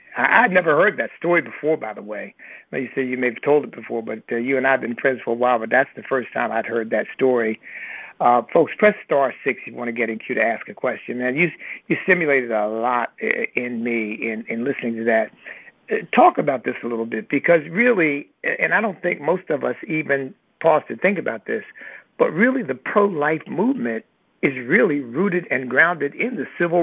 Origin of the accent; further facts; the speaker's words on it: Northern United States, United States; See, I grew up in the North, so I never experienced explicit open segregation.